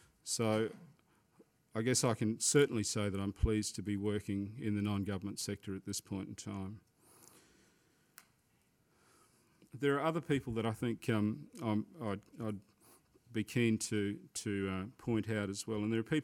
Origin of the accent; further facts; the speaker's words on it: Darwin, Northern Territory, Australia; also born or lived in Western Australia; now in Canberra, Australia; I'm Jugan from Western Australia originally, but also know Tom and his mob through having grown up in Darwin. And I'm now in Canberra working as the CEO for AIDA.